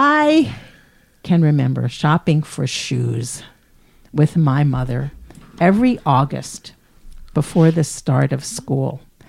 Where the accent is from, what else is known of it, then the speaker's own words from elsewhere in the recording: Philadelphia, Pennsylvania, United States; also born or lived in Chester; the second house that we lived in after we moved from Chester, Pennsylvania, which is what at the time was a big industrial or small industrial city, to a first floor apartment near 40th and Girard Avenue in West Philadelphia.